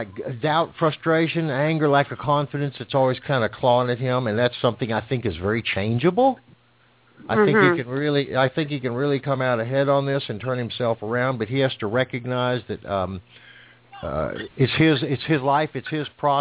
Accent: Plainfield, New Jersey, United States; born there; Tina, I was born in Plainfield, New Jersey.

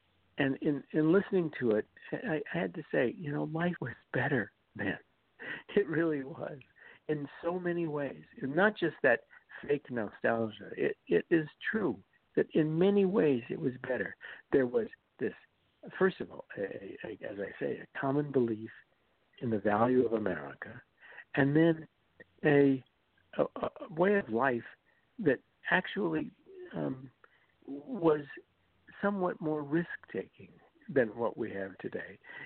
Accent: Denver, Colorado, United States; I must tell you that I grew up in Denver. My parents were blue-collar workers.

